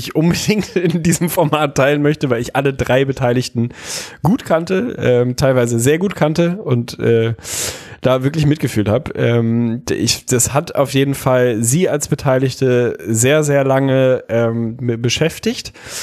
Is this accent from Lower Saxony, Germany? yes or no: yes; Lüneburg, Lower Saxony, Germany; ich bin in Lüneburg groß geworden, ich kenne fast jeden Menschen, der in meinem Alter war, da auf irgendeine Art und Weise.